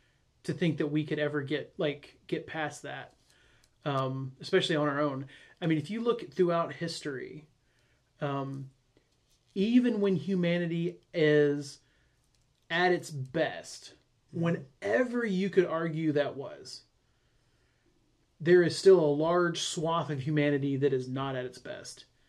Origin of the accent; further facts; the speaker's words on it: the South, United States; It's trek. But I'm from the South, so I get to say track.